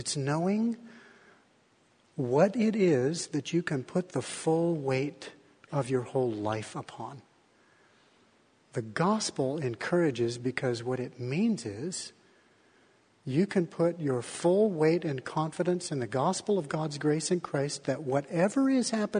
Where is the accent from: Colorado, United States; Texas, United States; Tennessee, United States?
Colorado, United States; I did a lot of free climbing with my father and my sister when I was growing up in Colorado.